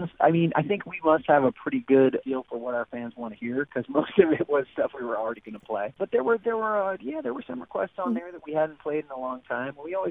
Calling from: Vermont, United States; I'm calling from Vermont. That's where I spend my days when I'm off tour.

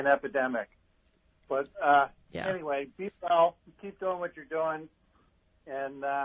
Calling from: Cleveland, Ohio, United States; Cleveland, Ohio.

